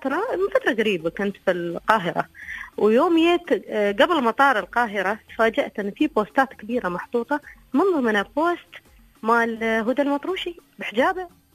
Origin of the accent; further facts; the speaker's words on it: United Arab Emirates; نحن كشعب إماراتي وكشعب مسلم